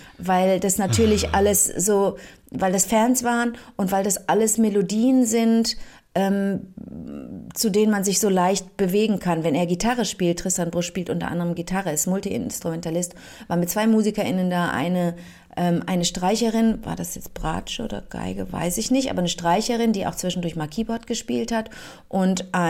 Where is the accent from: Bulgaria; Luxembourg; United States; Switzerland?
Bulgaria; Ich bin selber auch aus dem Hause Bulgari. Ich komme selber aus Bulgarien.